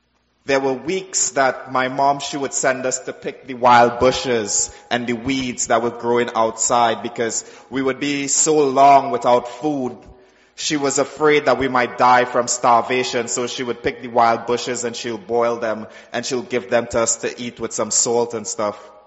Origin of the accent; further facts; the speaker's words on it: Trinidad & Tobago; I'm from Trinidad in the Caribbean, just south of Jamaica and the rest of the islands there. And I'm the last of my mom's four kids. I grew up in a family of absolute poverty.